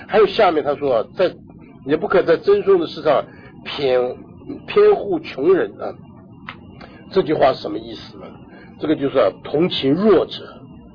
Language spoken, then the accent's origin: Chinese; China; 我想我们中国人对这个是最有切身的痛啊。